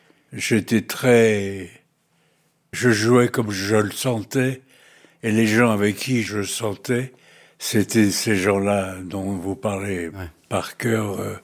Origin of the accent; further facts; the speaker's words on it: France; mais je suis français